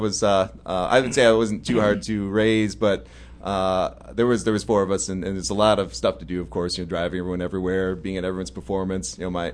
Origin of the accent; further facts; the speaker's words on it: Williamston, Michigan, United States; moved away as an adult; now in North Carolina, United States; I grew up in Williamston, Michigan.